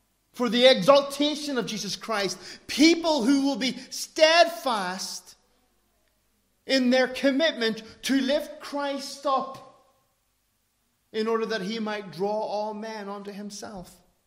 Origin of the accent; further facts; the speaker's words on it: Ireland; because I'm Irish.